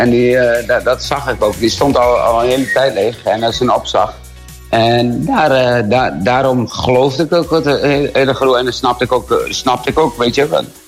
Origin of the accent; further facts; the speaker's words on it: Netherlands; ik kom uit Nederland toch?